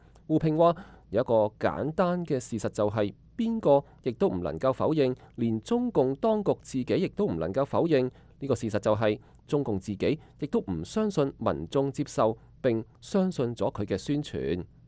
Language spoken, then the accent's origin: Chinese; China; 因為你想想，我們都是從中國來的